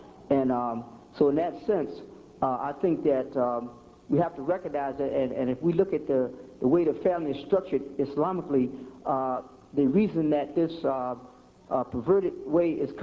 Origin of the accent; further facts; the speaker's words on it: Kosciusko, Mississippi, United States; I am from Kosciuszko, Mississippi, and I just recently came from the Washington, D.C. area.